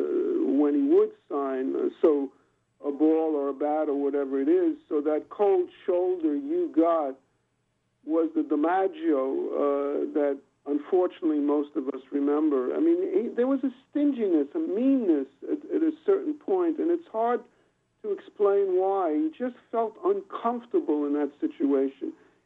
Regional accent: Bronx, New York, United States; For example, when I grew up in the Bronx and stood on the Grand Concourse at 161st Street, I could see right into the bowl of Yankee Stadium

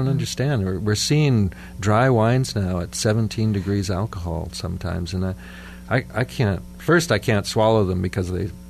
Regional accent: San Luis Obispo, California, United States; When I was a kid in my hometown, we had 9 or 10 San Luis Obispo, by the way.

